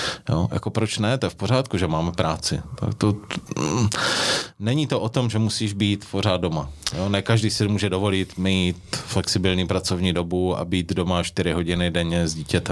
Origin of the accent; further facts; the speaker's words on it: North Moravia, Czechia; jak se říká u nás na Severní Moravě